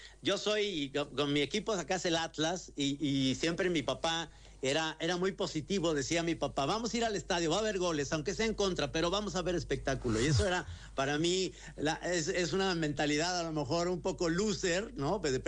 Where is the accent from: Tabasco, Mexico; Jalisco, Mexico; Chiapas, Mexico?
Jalisco, Mexico; Guadalajara; yo como soy de aquí de Guadalajara y mi equipo es el Atlas y todos somos pro-argentinos